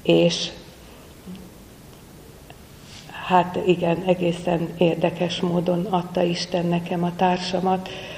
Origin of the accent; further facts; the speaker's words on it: Budapest, Hungary; egy nagyon vallásos, katolikus polgárcsaládba születtem Budán, a Szilágyi Dezső térnél pontosan, de mi nem a református templomba jártunk, hanem a szemben levő katolikus templomba